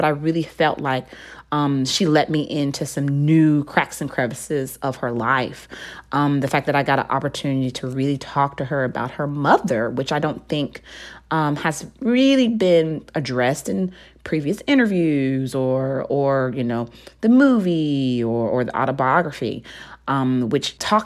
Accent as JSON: {"language": "English", "region": "the South", "country": "United States", "tie": "born or raised there", "said": "I come from the same soil as her. Like, I knew about growing up in the South."}